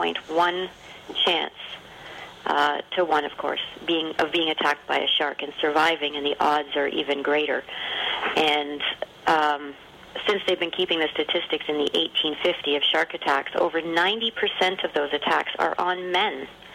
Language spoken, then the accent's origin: English; Toronto, Ontario, Canada; I'm from the Toronto area.